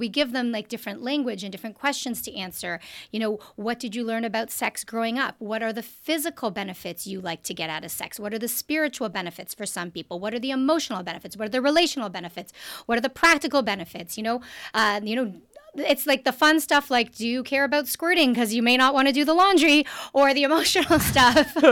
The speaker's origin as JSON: {"language": "English", "country": "Canada", "said": "I'm also Canadian."}